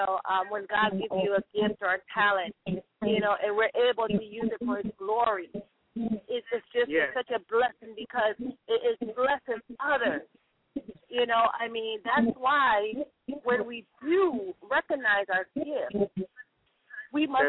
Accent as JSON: {"language": "English", "region": "Connecticut", "country": "United States", "tie": "born or raised there", "said": "I was raised in Connecticut and raised in a Caribbean church."}